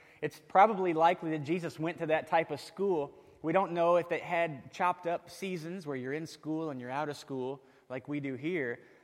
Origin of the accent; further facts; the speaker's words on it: York, Nebraska, United States; When I was a little guy growing up in York, Nebraska, you could ride your bike all over town and there was very little danger.